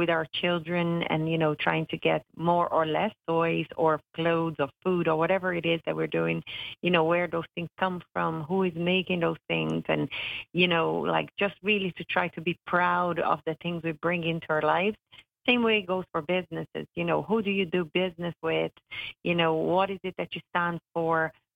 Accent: Rio de Janeiro, Brazil; moved away as an adult; I am originally from Rio de Janeiro, and when I was 23, so basically 20 years ago now, I left Rio to move to the Caribbean

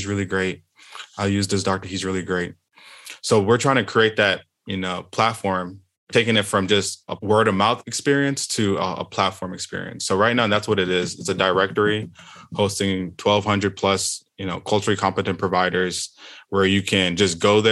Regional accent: Houston, Texas, United States; And now I am going by my Nigerian name. I am from Houston, Texas.

